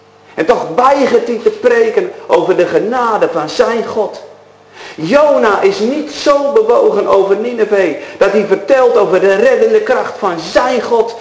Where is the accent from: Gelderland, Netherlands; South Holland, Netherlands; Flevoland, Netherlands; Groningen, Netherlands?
Flevoland, Netherlands; Urk; Ja, ik kom van Urk, dus ik ben gek op vis.